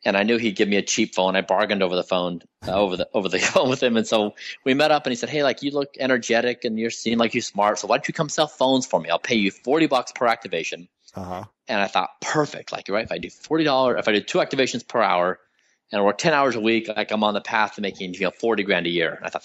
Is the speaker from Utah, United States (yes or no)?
yes; Utah, United States; We grew up in Utah, and we lived just the 45 minutes south of Salt Lake. We had a bunch of fields around us and we went out and did our own thing all the time.